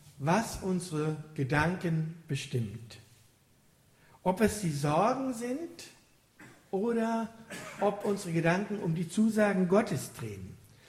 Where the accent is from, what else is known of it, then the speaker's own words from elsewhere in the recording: Rhineland-Palatinate, Germany; born there; Ich komme ja aus Rheinhessen, gebürtig, dort gibt es einen Spruch.